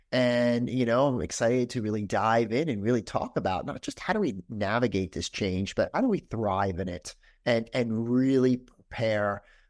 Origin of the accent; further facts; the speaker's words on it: New Jersey, United States; Oh, that's easy. I'm from Jersey.